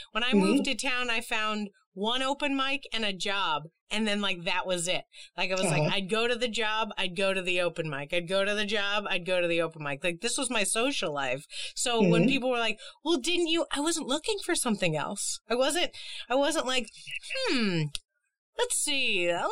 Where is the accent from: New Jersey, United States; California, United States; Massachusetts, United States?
Massachusetts, United States; Boston; Now, I understand because I'm from Boston, and every time I told people I was going to move from Boston to go to college, they were like, there's hundreds of colleges here.